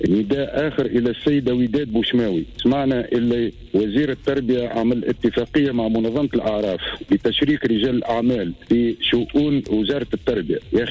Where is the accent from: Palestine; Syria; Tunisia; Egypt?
Tunisia; أنا مواطن تونسي ليس لي أي انتماء سياسي